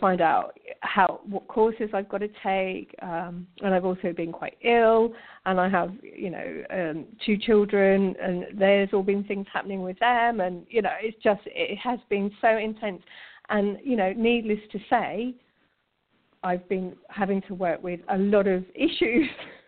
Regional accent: United Kingdom; now in Denmark; I live in Denmark, and I'm a British citizen

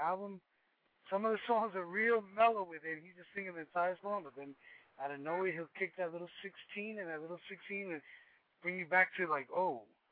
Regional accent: Bronx, New York, United States; I'm from the Bronx.

